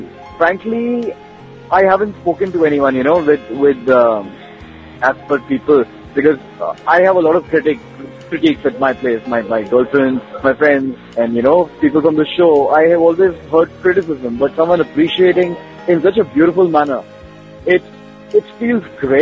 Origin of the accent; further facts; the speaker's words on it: Mumbai, Maharashtra, India; I grew up in Bombay.